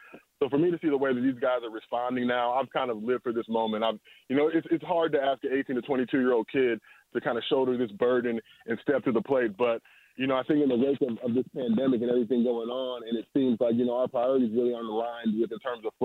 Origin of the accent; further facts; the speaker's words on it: Los Angeles, California, United States; growing up in Los Angeles, you will be playing basketball.